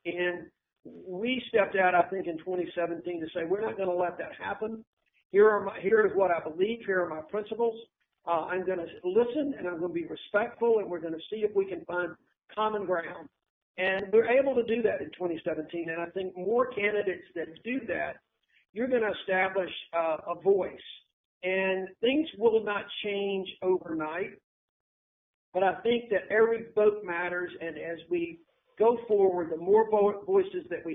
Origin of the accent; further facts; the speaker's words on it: the South, United States; I think growing up in the South and coming of age in the 60s, in early 70s, you just open your eyes to a lot of things.